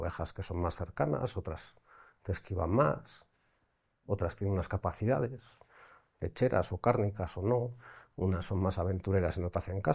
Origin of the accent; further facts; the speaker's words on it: Basque Country, Spain; Yo que soy de País Vasco, por ejemplo, País Vasco, Cataluña, mucha industrialización, mucha industria, el metal y demás.